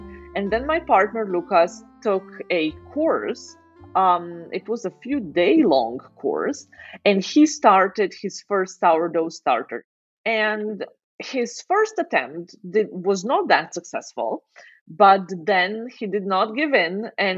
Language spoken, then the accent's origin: English; Ljubljana, Slovenia; English is a second language; now in Basel, Switzerland; I live in Basel, Switzerland. However, I am from Ljubljana, Slovenia. Slovenia, it's a bread-eating country.